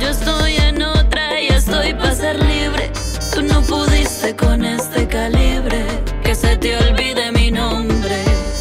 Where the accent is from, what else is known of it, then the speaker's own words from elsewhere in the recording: Medellín, Antioquia, Colombia; Cuando yo decidí salirme de la universidad, yo soy de Manrique.